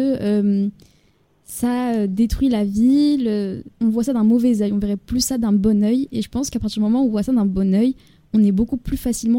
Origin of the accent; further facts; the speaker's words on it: Cannes, Provence-Alpes-Côte d'Azur, France; je sais que je viens de Cannes et à Cannes